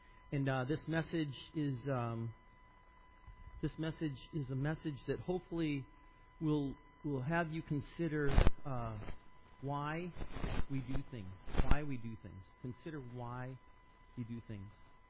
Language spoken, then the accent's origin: English; Idaho, United States; I'm from Idaho, so there's a lot of Mormonism